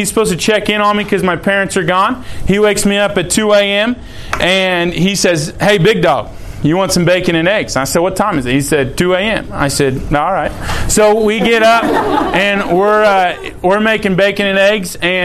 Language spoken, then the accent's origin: English; Baxter Springs, Kansas, United States; I grew up in Baxter Springs, Kansas. We had 272 kids in the high school when I was there, three Catholics in the high school.